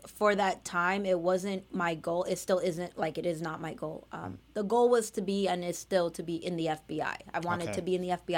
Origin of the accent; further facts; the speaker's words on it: Bridgewater, New Jersey, United States; also born or lived in Carolina, Puerto Rico; Well, I was born in Carolina, Puerto Rico. I moved to Bridgewater, New Jersey when I was just a baby. My parents my dad is an immigrant from Haiti. My mom also came from Puerto Rico as well.